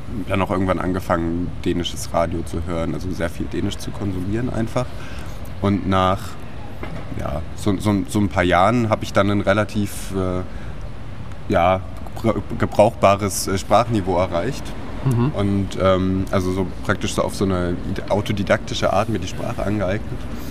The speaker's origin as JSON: {"language": "German", "country": "Germany", "said": "Ich bin ursprünglich Deutscher"}